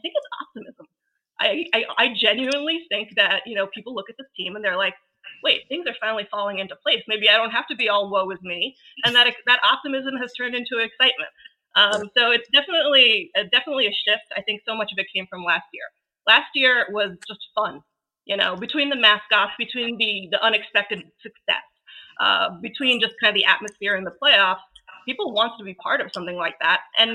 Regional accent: Brooklyn, New York, United States; and I grew up in Brooklyn.

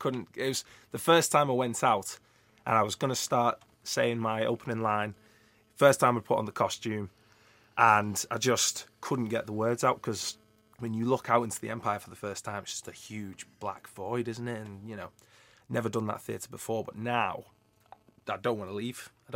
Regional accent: St Helens, North West England, United Kingdom; now in Isle of Man; I'm from St. Helens.

